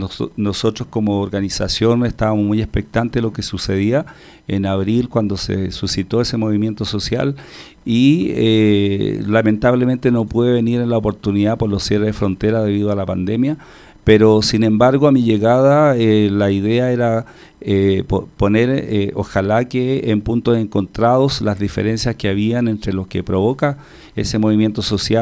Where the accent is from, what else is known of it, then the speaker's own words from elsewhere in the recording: Chile; now in Colombia; Haciendo un símil lo que es la historia que nosotros nos embarga como chilenos